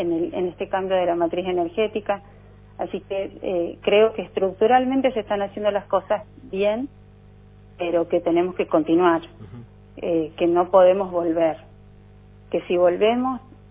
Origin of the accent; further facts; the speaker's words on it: San Juan, Argentina; born there; now in San Luis, Argentina; yo nací en San Juan y hace más de 20 años que vivo en San Luis